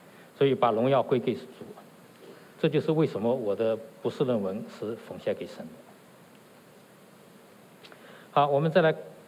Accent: China; 我们从大陆来的无神论背景的唯物论背景的

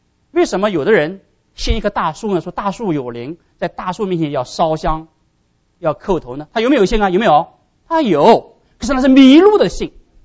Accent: China

